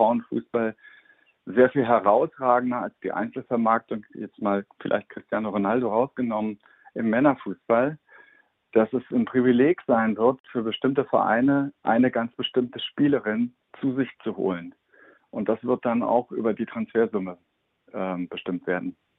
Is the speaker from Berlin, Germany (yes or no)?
yes; Berlin, Germany; also ich komme aus Berlin, das ist immer wieder dann auch eine schwierige Diskussion